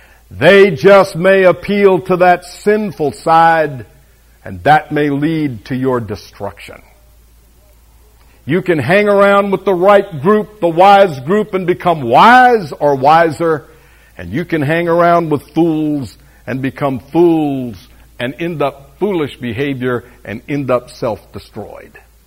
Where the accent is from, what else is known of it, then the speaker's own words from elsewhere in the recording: Florida, United States; I don't know a lot about alligators because I'm from the Florida Panhandle